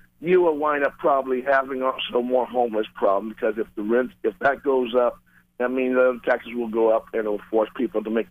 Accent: Fontana, California, United States; I grew up in California, built a town called Fontana.

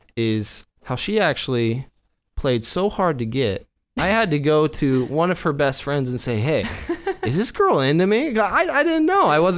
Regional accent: Mill City, Oregon, United States; also born or lived in Salem; Originally, I'm born here in Salem, just like a lot of y'all. And I was raised in Mill City until I was about 7. So, it's a little canyon town.

